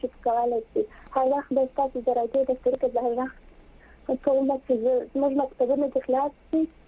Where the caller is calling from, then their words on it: Helmand, Afghanistan; تا په امریکا کې زه په هلمند کې یم، هلمند کې